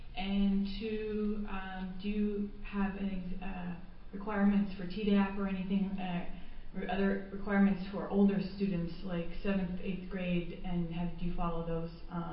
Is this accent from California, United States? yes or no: yes; California, United States; I'm from California and part of a county that has a significant number of exemptions in vaccination status